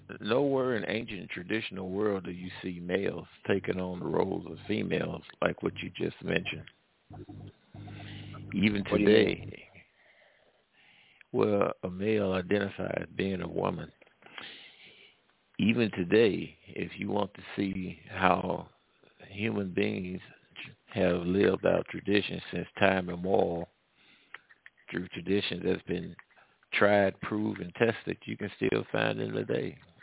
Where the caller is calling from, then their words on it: the South, United States; I'm calling from the Midwest and the South. The good old South